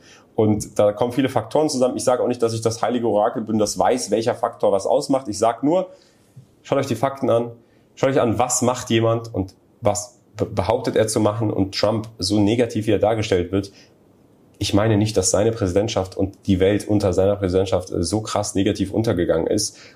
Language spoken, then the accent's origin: German; United States; dann muss man sich einfach als Amerikaner, weil wir wählen sowieso nicht, die Frage stellen